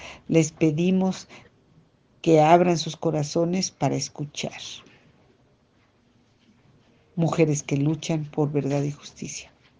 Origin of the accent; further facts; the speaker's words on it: Mexico; Somos mujeres de México, diversas, que tenemos familiares desaparecidos